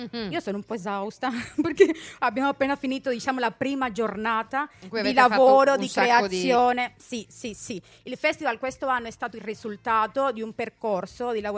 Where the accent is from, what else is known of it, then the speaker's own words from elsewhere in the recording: Havana, Cuba; sono cubana. Cubana, ecco. Della Habana.